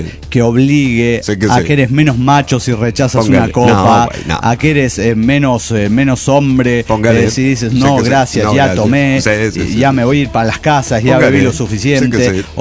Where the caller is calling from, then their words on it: Oaxaca, Mexico; desde Oaxaca, México.